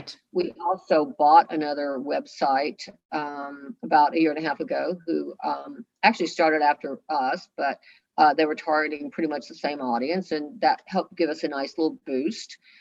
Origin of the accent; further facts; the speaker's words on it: Kentucky, United States; because I grew up in Eastern Kentucky. I was one of 12 children.